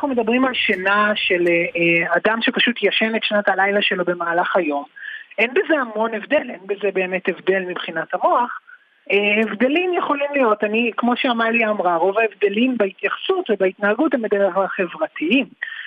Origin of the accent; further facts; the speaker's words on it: Argentina; קודם כל, אני ארגנטינאי.